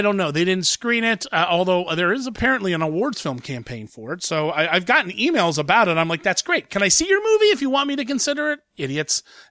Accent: Columbus, Ohio, United States; It was supposed to open in my hometown, Columbus, Ohio, this week.

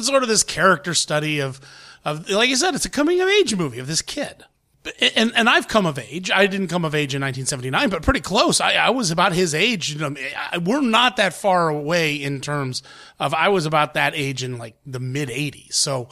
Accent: United States; I'm Irish, but technically I'm Irish, I'm Hungarian, but I'm an American. I grew up in America.

